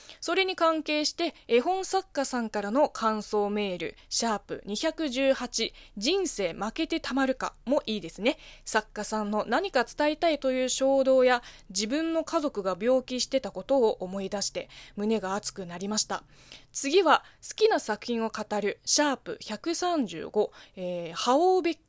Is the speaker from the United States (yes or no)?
no; China; Japanese is a second language; now in Japan; この番組は中国生まれ中国育ちの私